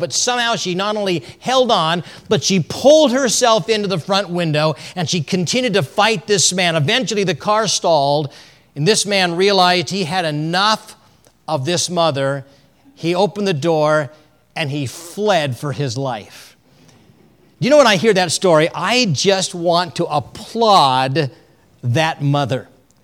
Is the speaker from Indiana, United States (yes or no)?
no; California, United States; I am a Californian by birth, and I grew up in the mountains of California.